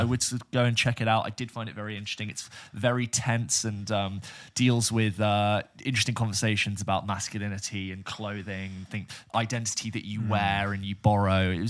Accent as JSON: {"language": "English", "region": "London", "country": "United Kingdom", "said": "As a Londoner, I used to really pride myself on never going to that part of town"}